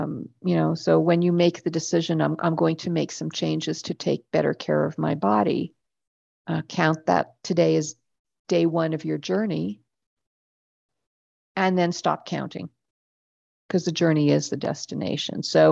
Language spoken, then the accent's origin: English; Canada; I'm Canadian.